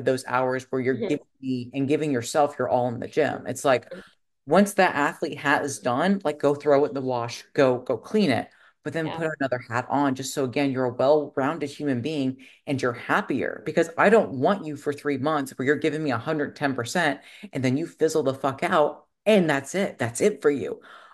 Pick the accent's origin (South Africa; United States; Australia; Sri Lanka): United States; Ohio; I'm from Ohio. Pop is $2.50 at like most restaurants.